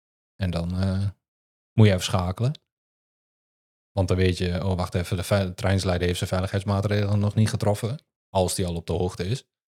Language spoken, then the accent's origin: Dutch; Enschede, Overijssel, Netherlands; born there; now in Nijmegen, Netherlands; 39-jarige jongen, geboren in Enschede, maar ondertussen ruim 15 jaar woonachtig in Nijmegen.